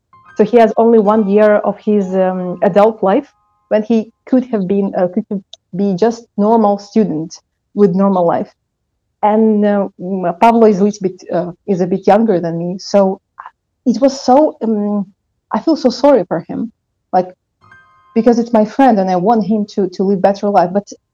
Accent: Kyiv, Ukraine; I'm half Afghani. My father was from Afghanistan, but I was born and raised in Kyiv. So I guess I'm also kind of that Ukrainians who are mixed.

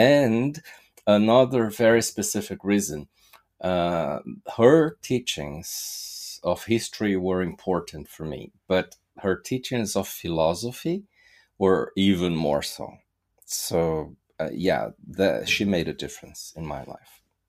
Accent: Brazil; So again, I'm from Brazil.

